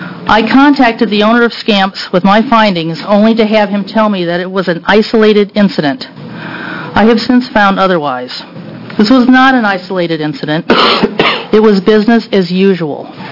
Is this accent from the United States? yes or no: yes; Portland, Oregon, United States; I'm from Portland, Oregon.